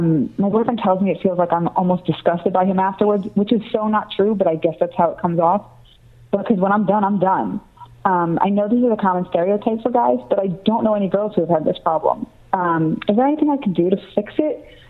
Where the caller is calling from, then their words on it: New York, United States; Hi, Emily. … I'm from New York. I'm 22 years old